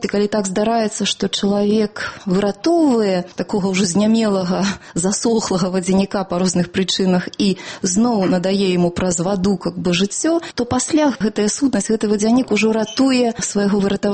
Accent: Minsk, Belarus; born there; я нарадзілася ў Менску

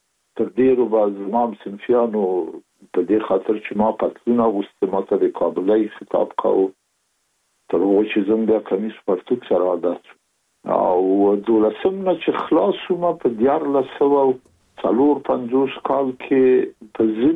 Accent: Kabul, Afghanistan; زه زېږېدلی په کابل کې یم. د کابل په چاګي کې ګزرګا پله ته ورڅېرمه، او کلی د ښکلا خان کلا، هلته زه زېږېدلی یم.

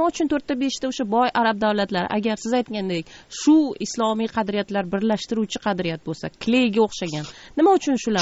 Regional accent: Bukhara, Bukhara Region, Uzbekistan; Masalan, men Buxorodanman. Siz so'radingiz, men Buxorodanman dedim.

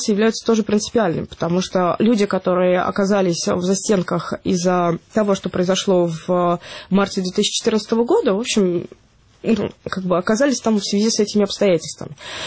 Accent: Russia; как бы мы из России понимаем, что политзаключенных у нас намного больше

